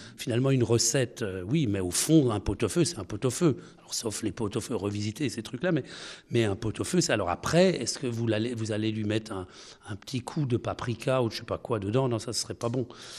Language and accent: French; Colmar, Grand Est, France; Je suis pas strasbourgeois, je suis colmarien. Je suis alsacien